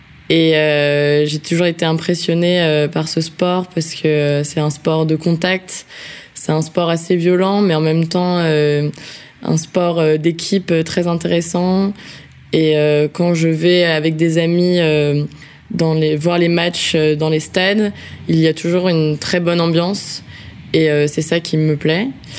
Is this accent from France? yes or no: yes; Paris, Île-de-France, France; also born or lived in Berlin; J'ai 26 ans. Je suis française. Je suis née à Paris. Ma mère est allemande, mais mon père est français. Donc j'ai grandi à Paris, j'ai fait mes études à Paris aussi, et en partie en Allemagne, à Berlin.